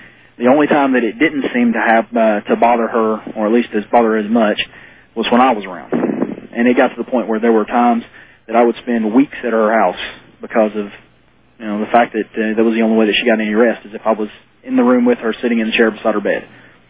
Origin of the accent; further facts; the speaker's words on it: Tulsa, Oklahoma, United States; I'm from Tulsa.